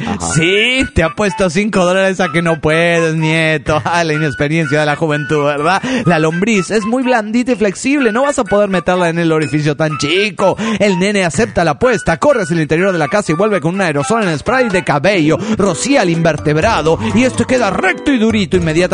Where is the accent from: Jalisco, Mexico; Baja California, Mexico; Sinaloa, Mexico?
Baja California, Mexico; Hola, soy el homie de Baja California.